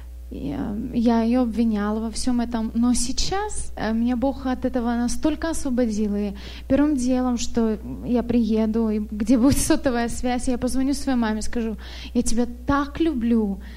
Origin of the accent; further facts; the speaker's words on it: Khabarovsk, Khabarovsk Krai, Russia; moved away as an adult; now in Portland, United States; мы с мужем месяц здесь, в Америке. Мы из России, с маленького города Хабаровск на Дальнем Востоке. Сейчас мы в Портленде живем.